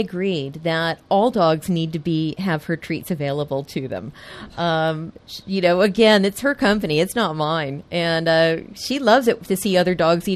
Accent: San Diego, California, United States; also born or lived in Boston; now in Philadelphia, United States; Well, I'm originally from San Diego, but I lived in Boston for many, many years, and now I've been in the general Philadelphia area for many years.

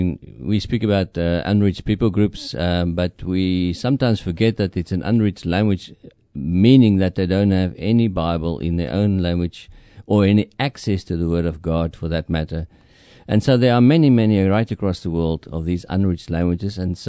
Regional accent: South Africa; English is a second language; We're both from South Africa, which is another country in Africa.

